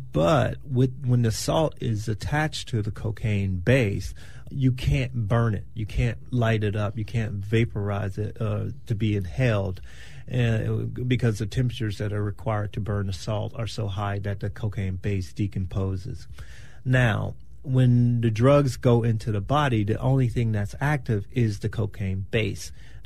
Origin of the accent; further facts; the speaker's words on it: Miami, Florida, United States; And I grew up in Miami, and Miami was the cocaine capital at some point.